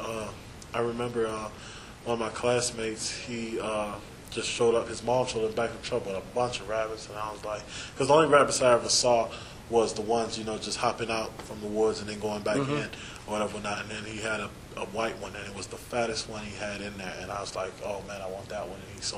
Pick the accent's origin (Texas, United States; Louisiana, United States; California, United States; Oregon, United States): Texas, United States; Like, I'm from Texas, and he was like, you from Texas, and you don't listen to country music?